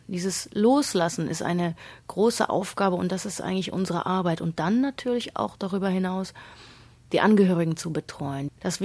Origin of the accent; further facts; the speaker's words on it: Krefeld, North Rhine-Westphalia, Germany; in der Onkologie in Krefeld, in meiner Heimatstadt.